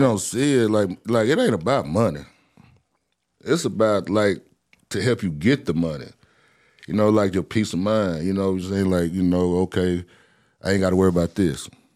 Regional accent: Dallas, Texas, United States; I used to be like, oh, she hate on me because I'm from the Cliffs.

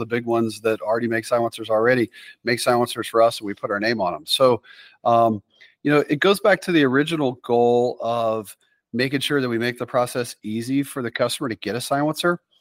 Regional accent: the South, United States; now in Dakotas, United States; I grew up in the South. So when I moved up here to the Dakotas where my wife's from

